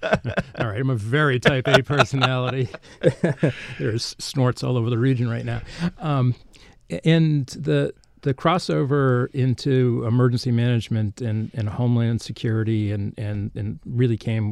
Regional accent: Reading, Massachusetts, United States; So I grew up right outside of Boston, mm-hmm. in a suburb called Reading. So I'm born and bred a Boston guy.

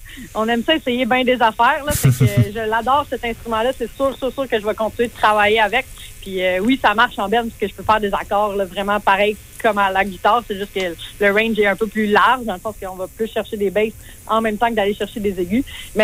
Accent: Sherbrooke, Quebec, Canada; Là. Je viens de Sherbrooke.

